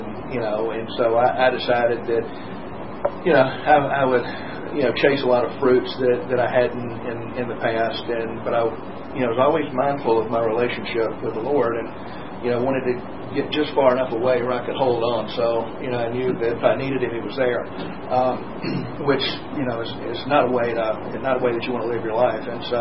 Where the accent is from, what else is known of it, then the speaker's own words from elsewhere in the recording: Tuscumbia, United States; my hometown of Tuscumbia was probably about 8,000 people. So I grew up in a very, very small conservative town.